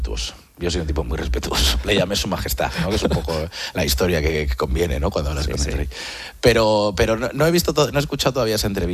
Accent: Vigo, Galicia, Spain; Al final yo nací en Vigo, mis padres de Vigo, mis hermanos de Vigo, mis sobrinos de Vigo. El único que se ha ido fuera soy yo.

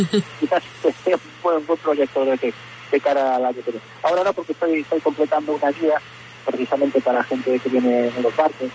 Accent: A Coruña, Galicia, Spain; Coruña, yo creo que somos la ciudad de España, vamos a decirlo claramente, con más British referencias de la península.

